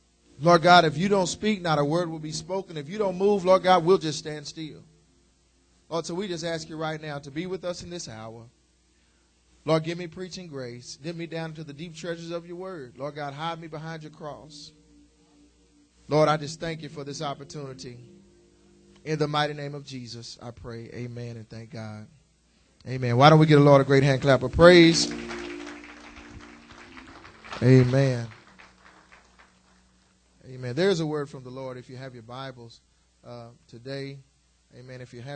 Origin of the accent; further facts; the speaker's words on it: Roxton, Texas, United States; Now, y'all know I'm from Roxton. This is home.